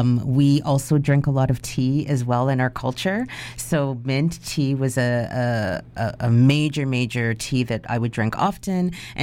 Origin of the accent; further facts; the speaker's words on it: Toronto, Ontario, Canada; I'm Canadian born and I was raised in Toronto, which if you have been to Toronto, you'll know like it is a mecca of different cultures, right?